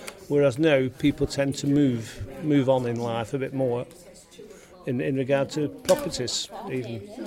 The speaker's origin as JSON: {"language": "English", "town": "Farnworth", "region": "North West England", "country": "United Kingdom", "lives_now": "Astleybridge, United Kingdom", "said": "Well, I came to Astleybridge through marriage. I was originated from Farnworth."}